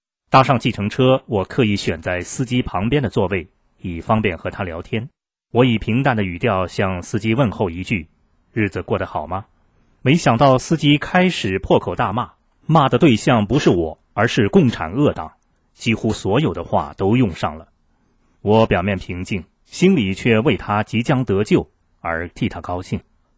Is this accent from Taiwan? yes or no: yes; Taiwan; 我告诉他我从台湾来